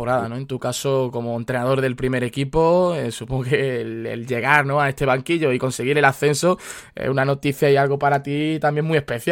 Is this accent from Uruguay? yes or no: no; Valle de Abdalajís, Andalusia, Spain; yo que soy del Valle de Adalají, que lo he dicho muchas veces por aquí, ¿no?